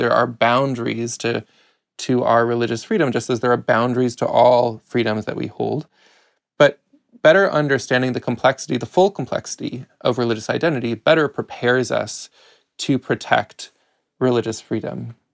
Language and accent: English; Chicago, Illinois, United States; I grew up outside of Chicago and went to public schools that were majority Hispanic. And I myself am a gringo. I did not grow up speaking Spanish.